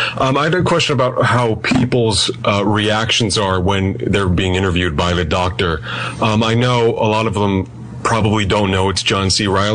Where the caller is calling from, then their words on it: Maryland, United States; I'm from Maryland.